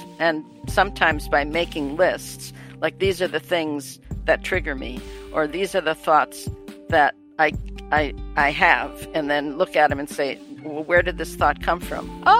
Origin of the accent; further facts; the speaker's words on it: Wisconsin, United States; also born or lived in New York; I was a sort of a Giants fan because I was in New York, but I've always been a Packers fan because I'm from Wisconsin.